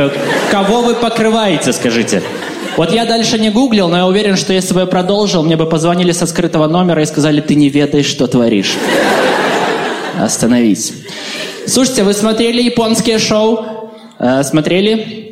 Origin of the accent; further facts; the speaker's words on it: Belarus; мне 22, я из Беларуси